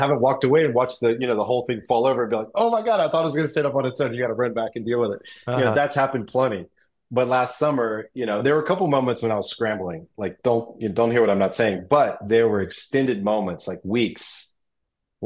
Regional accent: United States; now in Spain; Because, you know, I'm from the United States and we move through the day much differently than they do in Spain.

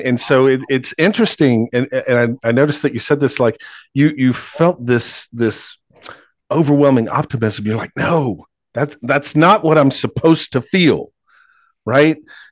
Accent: the South, United States; I mean, I'm from the South. You gain 10 pounds when somebody dies, Vicky.

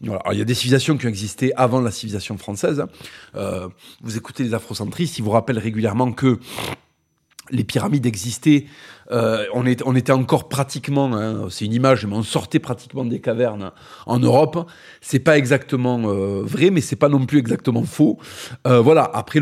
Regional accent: France; ça reste mon pays pour toujours. Voilà. Et notre devoir en tant que Français

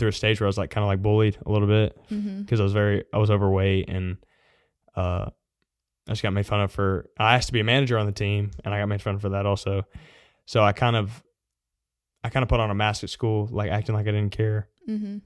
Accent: Idaho, United States; also born or lived in Tennessee; I used to live in Idaho. I was born here in Tennessee. Mm-hmm. And then I moved down to Idaho. I guess my dad's parents were down there, so we moved down there. We're down there for like 12, 13 years.

